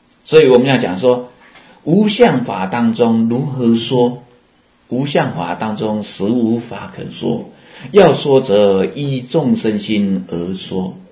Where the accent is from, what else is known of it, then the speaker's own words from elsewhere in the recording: Taiwan; accent: Taiwanese; 那我们台湾话的空是那个空空，